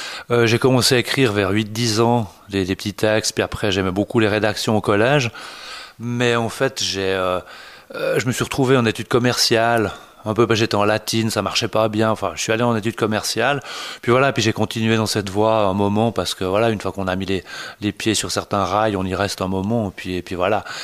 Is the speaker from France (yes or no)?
no; Lausanne, Vaud, Switzerland; À Lausanne.